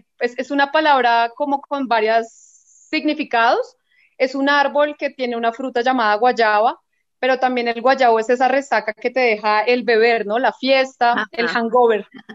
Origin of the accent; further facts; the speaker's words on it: Colombia; En Colombia no podemos ocultar que somos un país que lleva 70 años en guerra